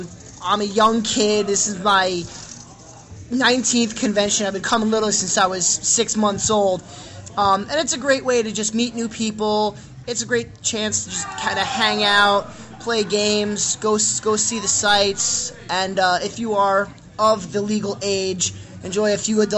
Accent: New Jersey, United States; I am from New Jersey, and I am a member of the New York Rangers Booster Club.

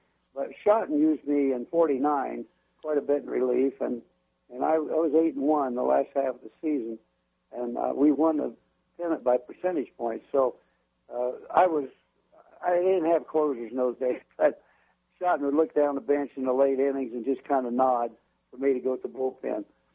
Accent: Anderson, Indiana, United States; now in Brooklyn, United States; I'd been a kid around the Y in my hometown of Anderson, Indiana.

